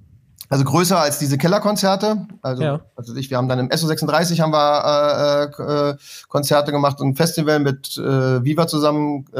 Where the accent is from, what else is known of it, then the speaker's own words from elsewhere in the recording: Berlin, Germany; born there; Ich bin tatsächlich gebürtiger Berliner.